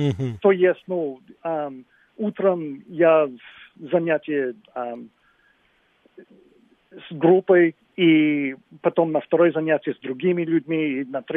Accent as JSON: {"language": "Russian", "region": "Michigan", "country": "United States", "tie": "born or raised there", "second_language": "Russian", "said": "Штат Мичиган, да. Штат Мичиган. Как я сказал, в небольшом городе, но в районе города, где жили почти всех юристов, врачей"}